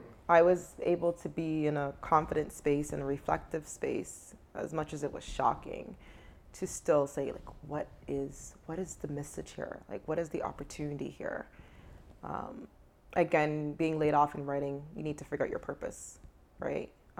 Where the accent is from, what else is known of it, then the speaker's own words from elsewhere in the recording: Canada; my lived experience as a Canadian Black nurse through my academic journey, as well as Canadian Black nurse in leadership.